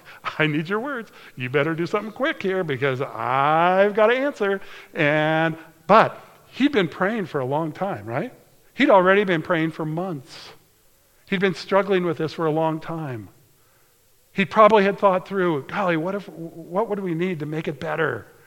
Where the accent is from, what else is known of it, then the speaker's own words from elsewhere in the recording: United States; But as an American, they would let me through.